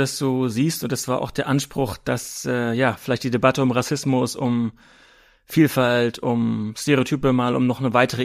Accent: Rostock, Mecklenburg-Vorpommern, Germany; Übrigens auch in Deutschland war das so. Ich bin in Rostock aufgewachsen.

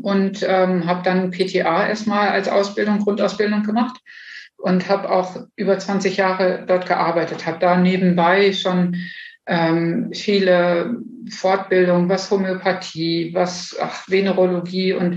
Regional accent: Bad Pyrmont, Lower Saxony, Germany; born there; Also geboren wurde ich in Bad Pyrmont und war schon immer jemand, ich würde jetzt sagen mal Nestflüchter.

